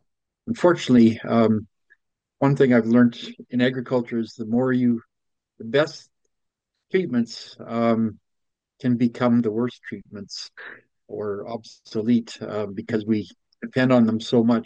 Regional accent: Winnipeg, Manitoba, Canada; I grew up in Winnipeg, but I spent most of my weekends and summer holidays on my uncle's farm at Minto

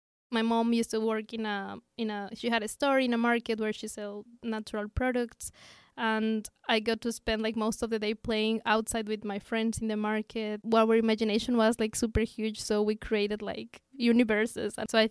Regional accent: Querétaro, Mexico; I was born and raised in Mexico. It's not a town, it's actually a big city called Querétaro. We are like four siblings, and with my two parents, we were like a big, big family.

